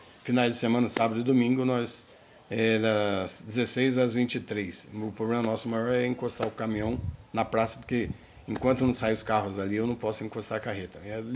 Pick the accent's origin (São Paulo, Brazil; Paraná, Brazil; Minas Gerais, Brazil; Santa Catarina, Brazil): Paraná, Brazil; Santo Antônio da Platina; Não é só na minha terra natal, que é Santo Antônio da Platina, né?